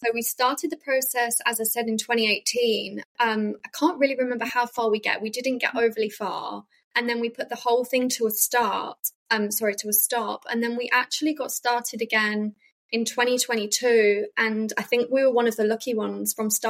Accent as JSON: {"language": "English", "town": "Leicester", "region": "East Midlands", "country": "United Kingdom", "tie": "born or raised there", "also_born_or_lived": "Australia", "lives_now": "Cambridgeshire, United Kingdom", "said": "So in the UK, I was always living in Leicester, so the Midlands. And then when me and Jason came home from Australia together, we moved to Cambridgeshire."}